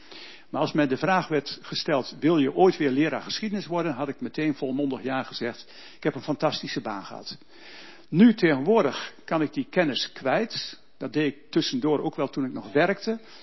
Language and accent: Dutch; Elburg, Gelderland, Netherlands; born there; ik ben geboren in Elburg in 1956. Nou, dit is nog de generatie die kan hoofdrekenen. Ik ben dus in januari geboren, dus 70 jaar.